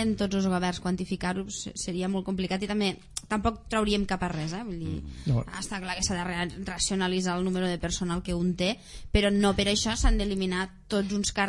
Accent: Catalonia, Spain; jo penso que som els catalans els que estem pagant part del dèficit d'altres comunitats autònomes

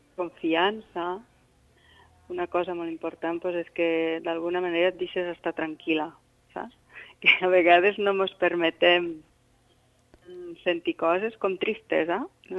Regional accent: Roquetes, Catalonia, Spain; De maig, sí, faig una xerrada. Al meu poble.

